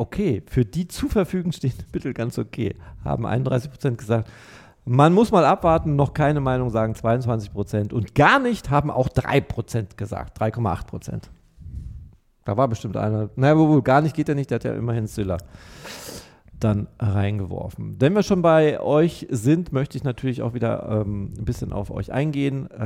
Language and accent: German; Saxony, Germany; Also ich bin Ossi